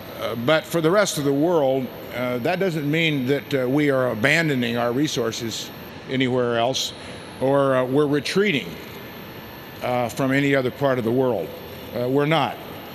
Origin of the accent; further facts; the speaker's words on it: Nebraska, United States; That's my home state newspaper of Nebraska.